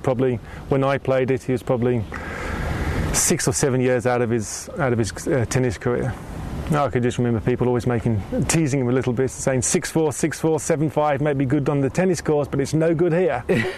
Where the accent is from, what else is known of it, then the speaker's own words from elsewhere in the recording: England, United Kingdom; now in United States; No, I'm English.